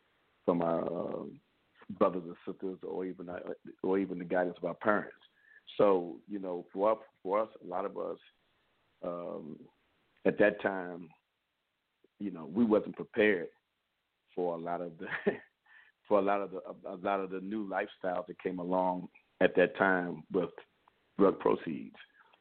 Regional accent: Washington, District of Columbia, United States; But, you know, us growing up in Washington, D.C. on the southeast side, you know, we're at the bottom of the hill on Avenue, Minnesota Avenue.

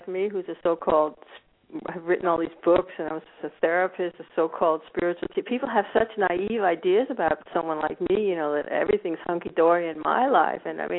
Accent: Washington, District of Columbia, United States; I mean, I grew up in America, as you know, and. I grew up in Washington

